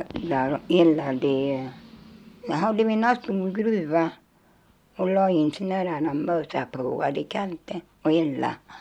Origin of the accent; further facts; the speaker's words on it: Fridene, Västra Götaland County, Sweden; born there; Jag är född, vi är födda i Fridene allihopa.